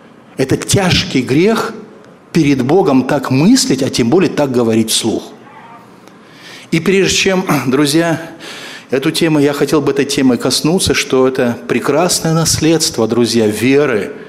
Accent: Leningrad, Saint Petersburg, Russia; born there; моя семья, родители жили в Кишиневе, но я родился в Ленинграде.

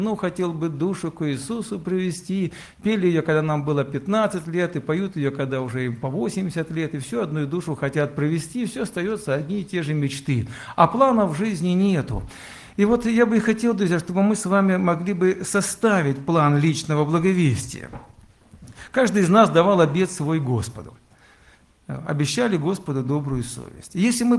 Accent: Rostov, Rostov Oblast, Russia; Я из Ростова, уже познакомили меня с вами.

